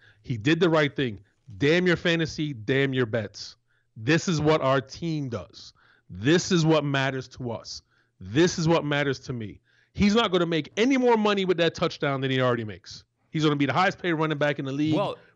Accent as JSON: {"language": "English", "town": "Orlando", "region": "Florida", "country": "United States", "said": "Vinny Testaverde was a quarterback at Tampa Bay, and I'm from Orlando."}